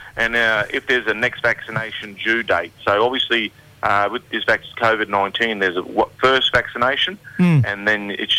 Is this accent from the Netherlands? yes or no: no; Queensland, Australia; Got the bush and got the coast.